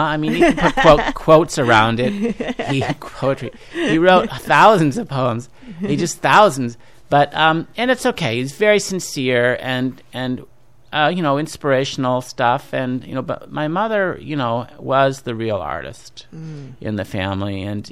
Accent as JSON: {"language": "English", "town": "Cedar Falls", "region": "Iowa", "country": "United States", "tie": "born or raised there", "also_born_or_lived": "Des Moines", "said": "I'm actually from Iowa, yeah. Cedar Falls originally, and then then my last 2 years of high school were in Des Moines, and then college in Iowa City."}